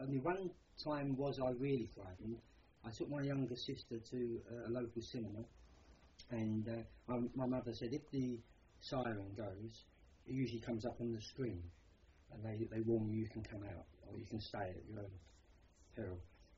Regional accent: Bethnal Green, London, United Kingdom; I was born in Bedford Green, the London Hospital.

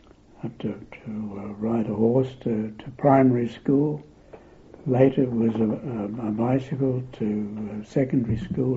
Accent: Kyneton, Victoria, Australia; born there; I was born in Kyneton, Victoria, or Central Victoria, on the 24th of October, 1920.

